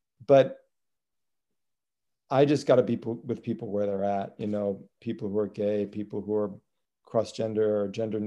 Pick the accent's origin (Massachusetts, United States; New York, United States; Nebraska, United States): Nebraska, United States; I grew up in Nebraska. I didn't know any Black people. I don't know any gay people. I don't know anybody except white Catholics, really.